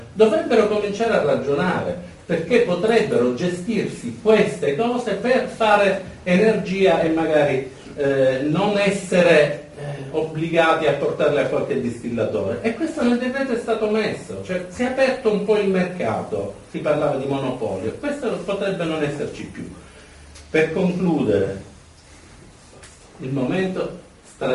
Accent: Sicily, Italy; noi abbiamo il vizio da siciliani di pensare che le cose siano immutabili

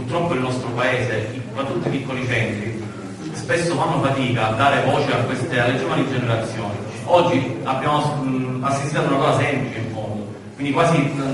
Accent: Altofonte, Sicily, Italy; io vengo da Altofonte, quindi entro a San Giuseppe Iato

